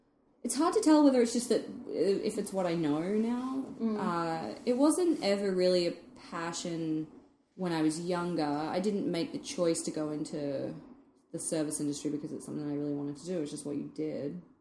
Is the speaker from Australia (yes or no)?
yes; Australia; when I say I come from Australia